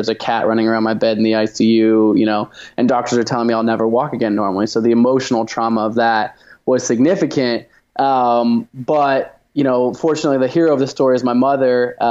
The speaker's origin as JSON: {"language": "English", "town": "Portland", "region": "Oregon", "country": "United States", "tie": "born or raised there", "said": "I grew up in Portland, Oregon."}